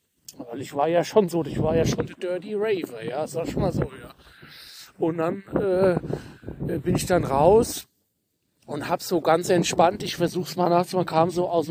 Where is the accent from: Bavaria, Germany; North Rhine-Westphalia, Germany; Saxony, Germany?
North Rhine-Westphalia, Germany; Ich komme ja aus dem Ruhrgebiet.